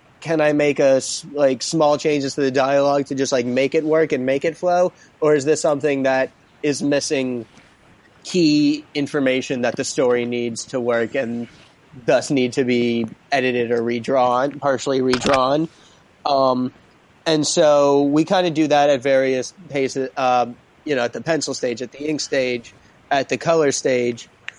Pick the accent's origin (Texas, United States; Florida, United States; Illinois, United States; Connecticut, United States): Connecticut, United States; So I grew up in Southern Connecticut, New York. I only moved to the city proper a few years ago, but New York news has been local news most of my life. New York metropolitan area native.